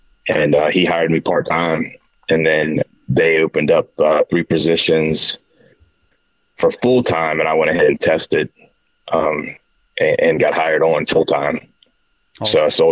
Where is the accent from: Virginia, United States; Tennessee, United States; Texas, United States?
Virginia, United States; Leesburg; now in West Virginia, United States; No, I was born and raised in Leesburg, Virginia, Loudoun County.